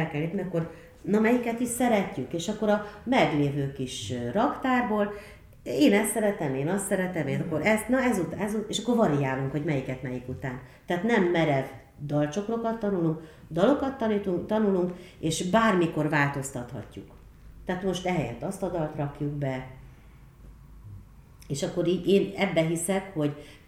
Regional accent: Romania; én székely vagyok, más nyelven nőttem föl.

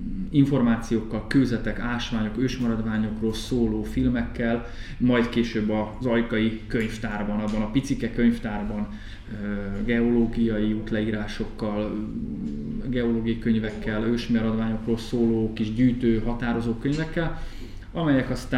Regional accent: Hungary; Az, hogy én a Bakonyban születtem, és ennek következtében nagyon sokat jártuk a szüleimmel az erdőt, a mezőt, és sokat kirándultunk

